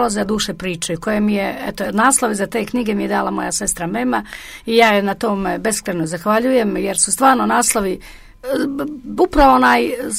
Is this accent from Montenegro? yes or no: yes; Dobrota, Kotor Municipality, Montenegro; na djetinjstvo koje sam provela u Dobroti i na one parapete gdje smo se kao omladina stalno kupili, sjedali, šetali po njima